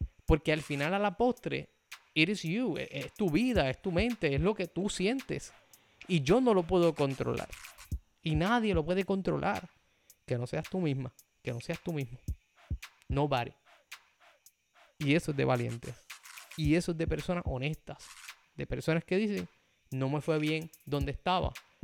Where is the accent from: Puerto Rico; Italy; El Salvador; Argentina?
Puerto Rico; Y digo la realidad del país como puertorriqueños, porque vivo en Puerto Rico.